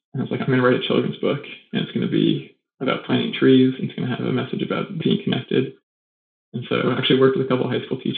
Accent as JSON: {"language": "English", "town": "Cape Cod", "region": "Massachusetts", "country": "United States", "tie": "born or raised there", "said": "Growing up on Cape Cod, it was kind of a consistent theme in the programming for our science classes"}